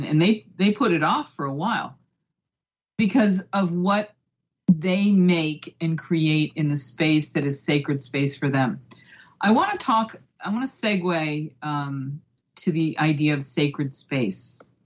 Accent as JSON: {"language": "English", "town": "Boston", "region": "Massachusetts", "country": "United States", "tie": "born or raised there", "said": "You know, I grew up in Boston, and as a young person, I got to spend a good deal of time at Fenway Park."}